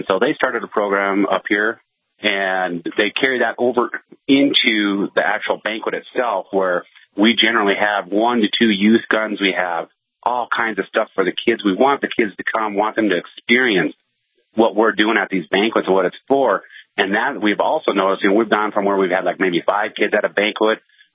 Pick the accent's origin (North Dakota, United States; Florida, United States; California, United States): North Dakota, United States; Bismarck; now in Billings, United States; my plan is to move back to my home state, my hometown of Bismarck, Mandan, and this next spring after my youngest son graduates.